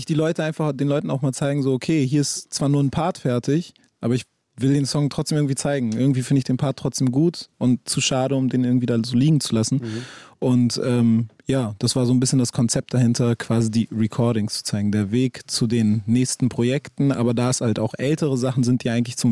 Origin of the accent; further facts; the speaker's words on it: Hamburg, Germany; ich bin in Hamburg schon einem Viertel groß geworden, was jetzt nicht das Geilste ist. Vielleicht nennen es auch manche einen sozialen Brennpunkt so